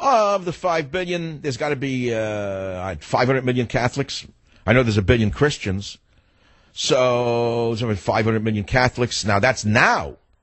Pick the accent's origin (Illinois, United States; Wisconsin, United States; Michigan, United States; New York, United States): New York, United States; Because I grew up in New York. If you heard Albany, that meant Albany, New York.